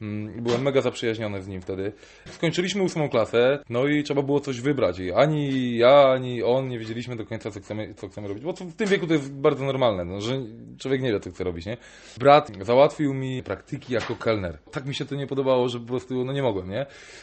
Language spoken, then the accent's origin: Polish; Trzemeszno, Greater Poland Voivodeship, Poland; u siebie w mieście, skąd pochodzę, jest to bardzo małe miasto, nazywa się Trzemeszno, położone koło Gniezna, około 8 tysięcy mieszkańców.